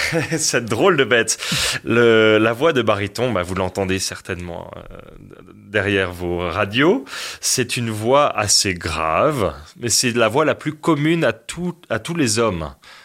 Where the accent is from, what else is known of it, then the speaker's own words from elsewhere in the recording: Strasbourg, Grand Est, France; Je suis strasbourgeois, je crois même que je suis le premier Alsacien à intégrer cette structure-là.